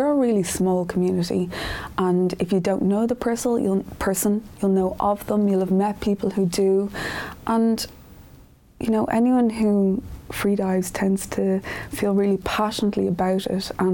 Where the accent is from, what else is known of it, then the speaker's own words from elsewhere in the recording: Ireland; I don't wear the pants of my wetsuit because I'm Irish and I'm always frozen.